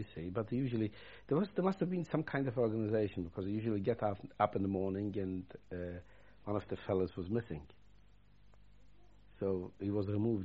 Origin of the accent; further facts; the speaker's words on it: Poland; moved away; I came from Poland into Germany, into Buchenwald.